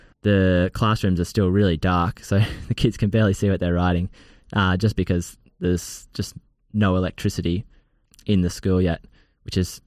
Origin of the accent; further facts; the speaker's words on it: Kenya; now in Australia; I grew up in Kenya.